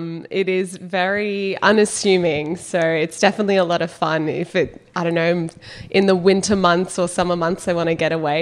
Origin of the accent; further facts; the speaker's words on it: Brisbane, Queensland, Australia; I grew up in Brisbane, Australia.